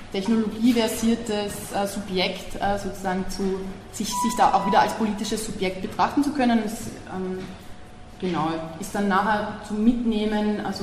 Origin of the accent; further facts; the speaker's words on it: Vienna, Austria; ich bin aus Wien. Ich lebe dort und arbeite dort an der Akademie der Bildenden Künste